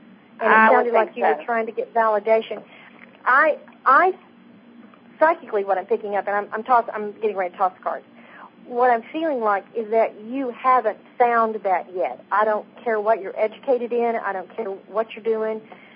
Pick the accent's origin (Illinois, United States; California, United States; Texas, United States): Texas, United States; I'm from Texas.